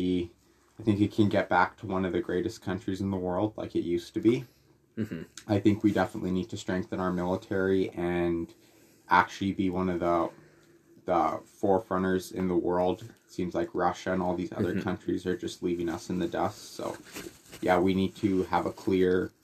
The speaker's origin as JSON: {"language": "English", "region": "Alberta", "country": "Canada", "said": "Because I'm originally from Alberta"}